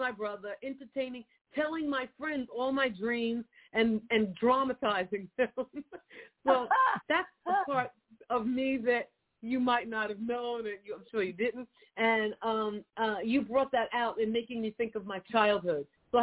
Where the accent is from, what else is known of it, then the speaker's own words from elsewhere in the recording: Queens, New York, United States; Well, I'm from Queens, New York, but I was born in Manhattan in the New York Hospital.